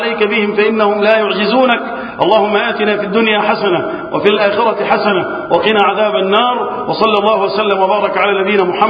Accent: Egypt; اللهم احفظ بلدنا مصر وسائر بلاد المسلمين من الفتن

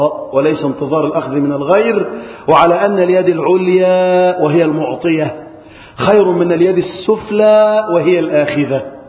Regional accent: Egypt; اللهم احفظ بلدنا مصر وسائر بلاد المسلمين من الفتن.

